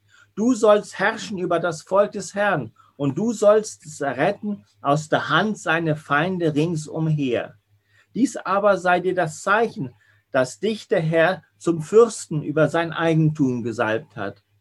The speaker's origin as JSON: {"language": "German", "country": "Switzerland", "lives_now": "Germany", "said": "ich kann sozusagen auch als Schweizer ganz normal in Deutschland leben"}